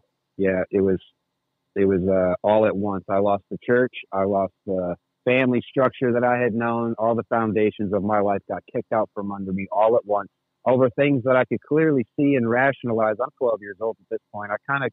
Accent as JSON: {"language": "English", "town": "Hopkinsville", "region": "Kentucky", "country": "United States", "tie": "born or raised there", "said": "I grew up in a fairly decent-sized town called Hopkinsville in Kentucky."}